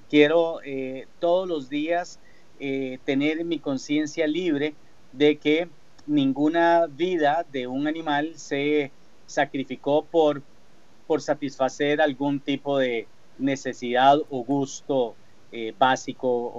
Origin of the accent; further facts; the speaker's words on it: Costa Rica; me encontré que no había muchas alternativas en mi país, en Costa Rica.